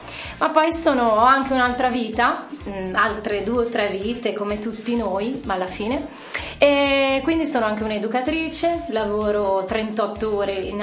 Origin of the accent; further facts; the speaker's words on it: Rho, Lombardy, Italy; Io arrivo da Rho. Ecco, sono di Rho.